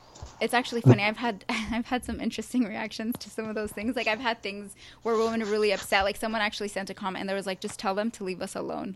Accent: Yemen; Especially when we talk about Arab culture, like I'm an Arab, I'm from Yemen

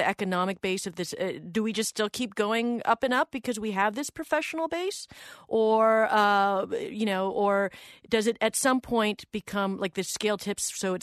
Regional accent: California, United States; Yeah, I'm from the Bay and I can attest to that.

